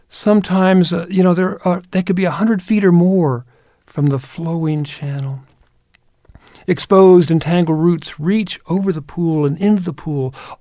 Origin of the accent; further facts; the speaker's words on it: Kentucky, United States; Even when I was a child growing up in Kentucky, water seeping in a field felt magical.